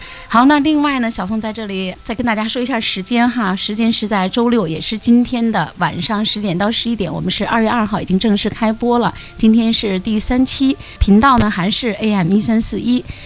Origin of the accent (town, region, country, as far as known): China